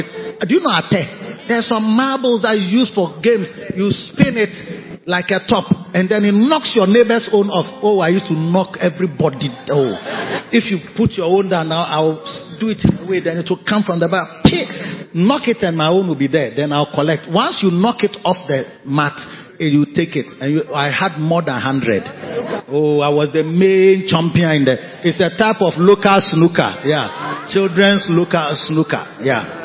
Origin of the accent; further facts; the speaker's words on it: Korle Bu, Greater Accra, Ghana; born there; I was born in Kolebu. Yes, local boy like me.